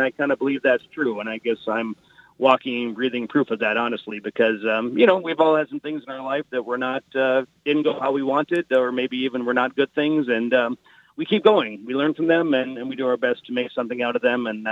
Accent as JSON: {"language": "English", "town": "East Grand Forks", "region": "Minnesota", "country": "United States", "tie": "born or raised there", "said": "East Grand Forks is my hometown, so I'd like to get it on the shelf somewhere in the East Grand Forks, Grand Forks area."}